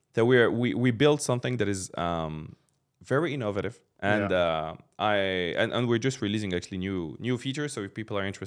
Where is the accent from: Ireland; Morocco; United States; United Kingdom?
Morocco; also born or lived in Paris, France; now in Dubai, United Arab Emirates; I'm originally from Morocco, but I'm French Moroccan. Lived in Paris for over a decade and came here like 7 years ago.